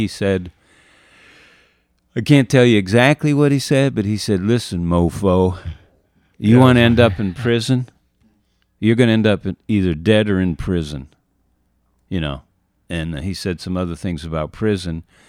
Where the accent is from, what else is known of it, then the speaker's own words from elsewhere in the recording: Ohio, United States; No, I came back in Ohio. Okay. I mean, I was from Ohio.